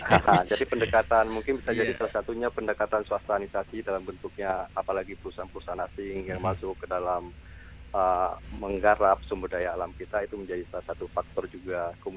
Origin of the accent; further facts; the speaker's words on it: Aceh, Indonesia; sehingga tujuan mensejahterakan masyarakat kita Aceh itu tercapai.